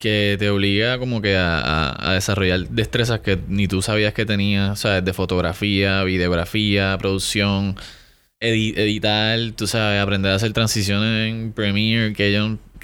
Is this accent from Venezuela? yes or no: no; Río Piedras, Puerto Rico; also born or lived in Bayamón; Pues me crié en Río Piedra.